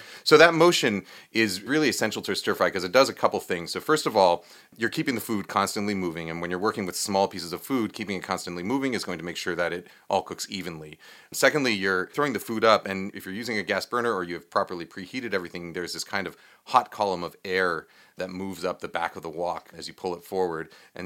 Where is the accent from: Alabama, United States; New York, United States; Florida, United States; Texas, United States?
New York, United States; born or raised there